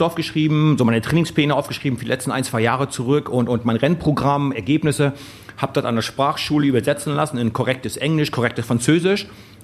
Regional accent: East Germany, Germany; keine Frage über den alten Osten, wo ich groß geworden bin.

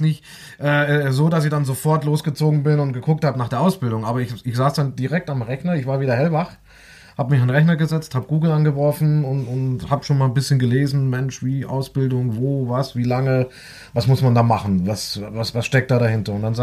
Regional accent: Southern Germany, Germany; also ich stamme ursprünglich aus Süddeutschland

